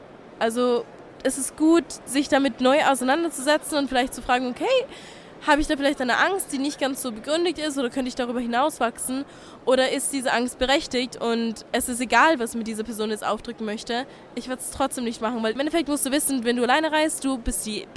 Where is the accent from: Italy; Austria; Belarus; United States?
Austria; Vienna; ich bin 22 Jahre alt und ich komme aus Wien.